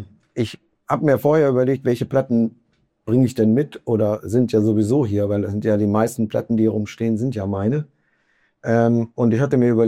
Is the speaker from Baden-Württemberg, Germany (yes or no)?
no; Hameln, Lower Saxony, Germany; aus der Zeit aus Hameln, wo ich groß geworden bin.